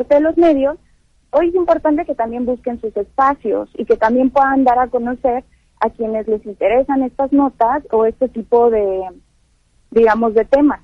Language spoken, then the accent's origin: Spanish; Mexico; no solo como mexicanos, sino como seres humanos